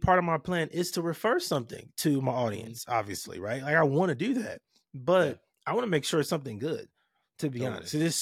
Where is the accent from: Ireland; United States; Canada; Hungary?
United States; Compton, California; I'm from Compton, California. I didn't grow up in the best environment, mm-hmm. right?